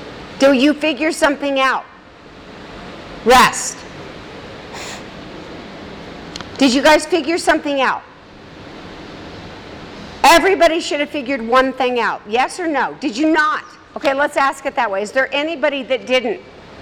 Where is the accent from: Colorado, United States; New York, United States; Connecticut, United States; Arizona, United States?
Colorado, United States; So I grew up in Colorado where we had a basement. We still have a basement.